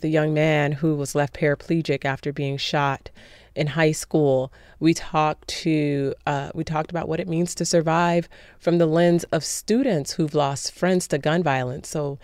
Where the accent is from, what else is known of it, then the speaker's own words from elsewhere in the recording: Miami, Florida, United States; I was born and raised here in Miami.